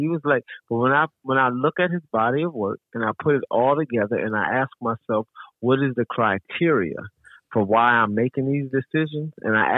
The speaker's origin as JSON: {"language": "English", "region": "Connecticut", "country": "United States", "said": "New Yorkers, see, I'm from Connecticut, and New Yorkers, the way New Yorkers are is they don't care if you're right or wrong."}